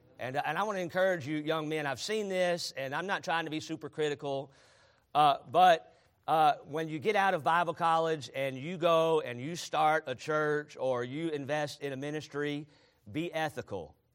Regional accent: Charlotte, North Carolina, United States; When I was a kid, I grew up in Charlotte, North Carolina, not too far down the road from here.

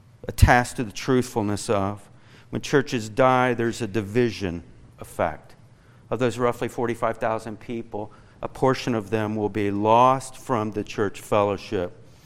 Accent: Kentucky, United States; I remind you, I am from Kentucky, which gives me confidence that alongside Paul, I say that I come without eloquent words

